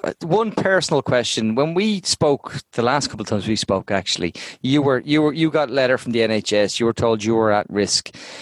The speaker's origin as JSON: {"language": "English", "country": "Ireland", "said": "I mean this as from an Irish perspective, we had a great laugh because we brought out our incentive"}